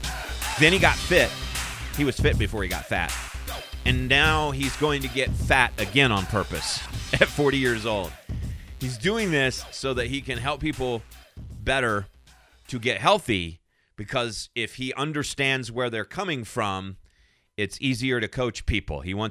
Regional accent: Arizona, United States; I love the West. I grew up in Arizona, and so the big skies and the mountains everywhere.

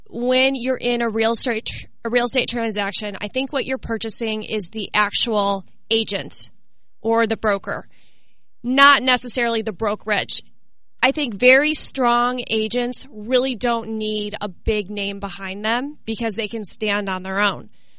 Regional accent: Chicago, Illinois, United States; I'm originally from Chicago, so I was licensed in Illinois prior to being licensed in Missouri.

